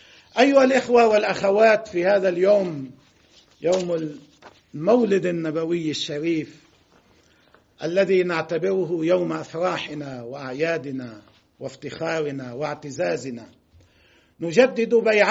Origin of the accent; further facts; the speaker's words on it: Lebanon; نحن لدينا قانون في لبنان يمكن العمل طبقا للقانون، ولدينا جميعا كلبنانيين أخلاق وأعراف وتقاليد ودين،